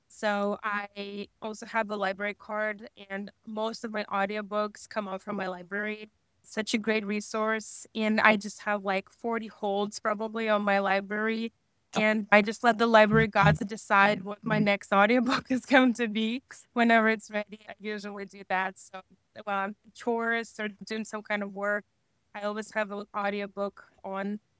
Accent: Russia; Growing up in Russia, actually, it's a very rich in history and culture country.

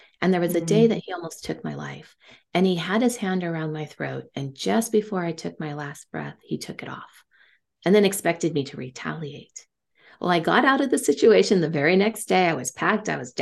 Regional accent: Silicon Valley, California, United States; Real briefly, where I grew up in Silicon Valley, and it was during the high tech era.

